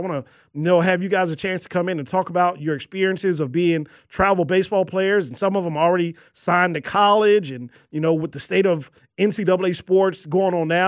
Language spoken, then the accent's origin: English; Glen Burnie, Maryland, United States; some of the best young talent from my home state of Maryland. And in particular, there are four or five guys that are right from my neighborhood of Glen Burnie, Maryland.